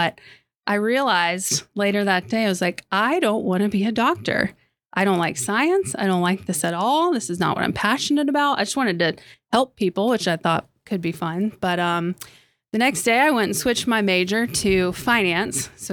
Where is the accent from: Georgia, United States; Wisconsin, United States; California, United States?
Georgia, United States; Evans; Suburb of Augusta. So my parents moved us out to Georgia in the early 90s